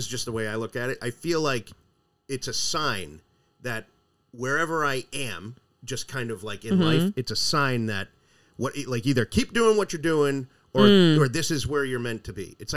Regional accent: Natick, Massachusetts, United States; we had this sign hanging in our house where I grew up in Natick.

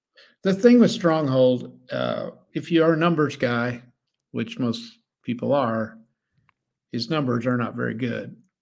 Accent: Missouri, United States; So I'm from Missouri. You have to show me

